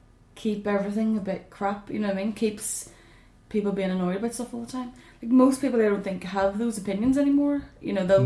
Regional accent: Ireland; Sorry. Just really patriotic about being Irish.

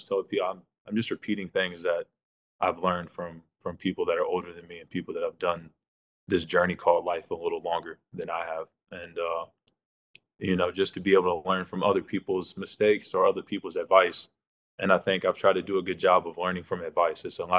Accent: United States; Like I'm American, first of all. Yeah, to most Americans, there's only one language. It's English.

